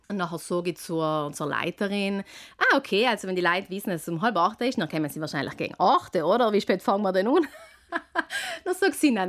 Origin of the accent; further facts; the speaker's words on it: Trentino-Alto Adige, Italy; wo man vielleicht als Südtiroler, wenn man den jeden Tag sieht, ist man sich dessen nicht mehr so bewusst.